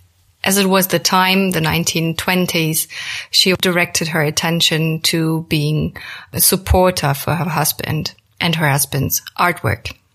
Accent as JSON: {"language": "English", "country": "Germany", "first_language": "German", "second_language": "English", "said": "And yes, my mother tongue is not English. I'm German."}